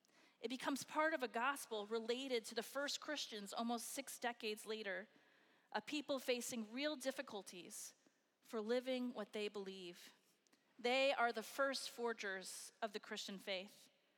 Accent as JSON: {"language": "English", "region": "Iowa", "country": "United States", "said": "I'm from Iowa. We don't have small family farmers anymore."}